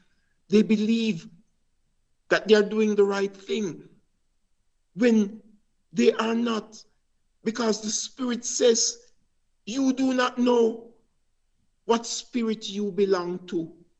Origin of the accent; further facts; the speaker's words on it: Jamaica; When I was a little boy, I remember many years, I grew up in Jamaica